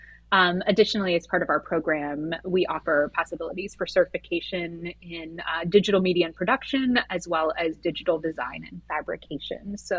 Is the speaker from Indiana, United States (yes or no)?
no; Ohio, United States; I was really lucky to grow up in Northeast Ohio, where we had such a rich theater community.